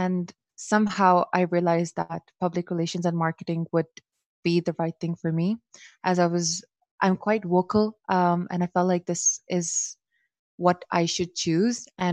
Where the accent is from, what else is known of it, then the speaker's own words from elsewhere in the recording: Dubai, United Arab Emirates; I am from Pakistan, but I have been born and brought up here in Dubai.